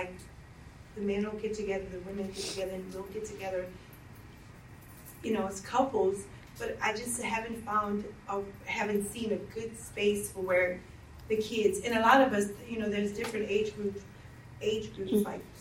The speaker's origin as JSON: {"language": "English", "region": "Louisiana", "country": "United States", "said": "I'm from Louisiana, so we eat for everything."}